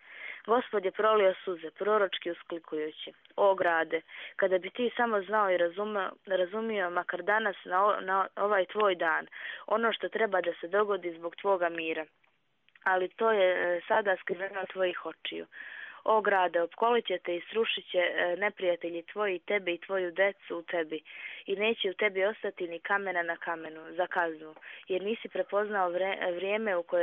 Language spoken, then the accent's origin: Serbian; Trebinje, Republika Srpska, Bosnia & Herzegovina; ja sam iz Trebinja, 7. sam razred, idem u školu Vuk Karadžić